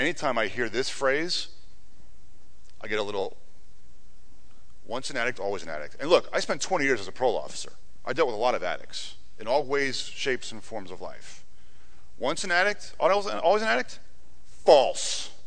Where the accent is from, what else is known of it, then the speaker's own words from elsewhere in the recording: Germansville, Pennsylvania, United States; also born or lived in Jim Thorpe; In the summer of 89, my parents and my family, we moved from Germansville to Jim Thorpe. Now, I grew up in a farmland, you know, rich soil.